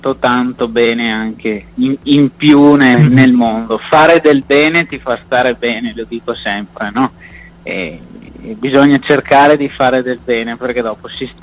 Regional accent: Brendola, Veneto, Italy; il 20 settembre ci sarà un evento storico per il mio paese, che è Brendola, ma non solo per Brendola

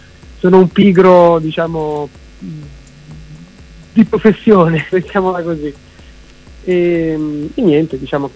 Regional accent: Lombardy, Italy; Io sono della provincia di Varese

